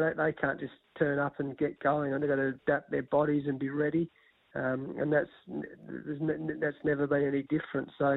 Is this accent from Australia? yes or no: yes; Australia; as a past player and a cricket lover and just as an Australian. So I've lived all through